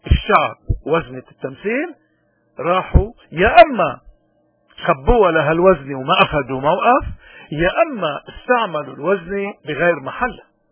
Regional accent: Lebanon; شو المعيار بتمثيلنا كلبنانيين لما بننتخب نواب؟ المعيار بتمثيلنا هو الدستور اللبناني

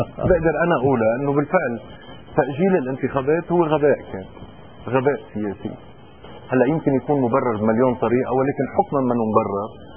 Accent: Tripoli, North Governorate, Lebanon; احنا ولاد طرابلس، بنعرف مين اللي مول ومين اللي دفع

